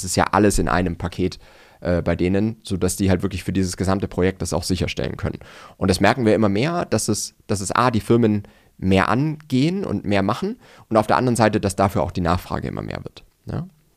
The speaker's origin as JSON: {"language": "German", "town": "Nuremberg", "region": "Bavaria", "country": "Germany", "said": "ich bin ja aus Nürnberg oder wir haben hier den Sitz in Nürnberg"}